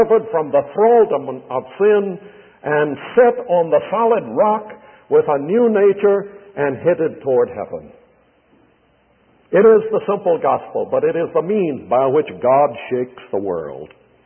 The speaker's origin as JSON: {"language": "English", "town": "Charleston", "region": "South Carolina", "country": "United States", "tie": "born or raised there", "said": "Charleston, my hometown, in St. Philip's Church, one of the great historic churches of the United States"}